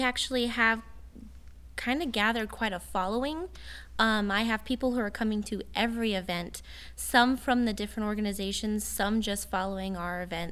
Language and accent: English; Florida, United States; now in Lubbock, United States; I'm from Florida. So I moved here about a year ago, and so I'm very excited to find LUCA in Lubbock.